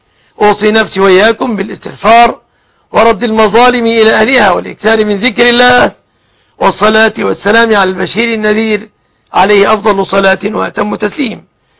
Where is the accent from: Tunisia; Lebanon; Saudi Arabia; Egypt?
Egypt; أن يحفظ بلادنا مصر آمنة مطمئنة